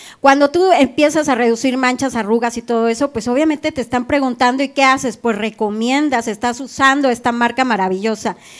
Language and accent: Spanish; Puebla, Mexico; now in Monterrey, Mexico; Yo soy de Puebla